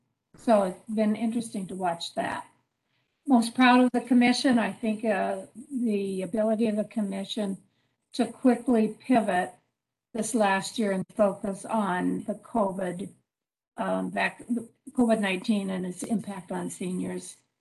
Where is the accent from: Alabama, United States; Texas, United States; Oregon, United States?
Oregon, United States; Westland; Fun and interesting fact about my hometown, I was raised in Westland, Oregon, and then we raised our family there.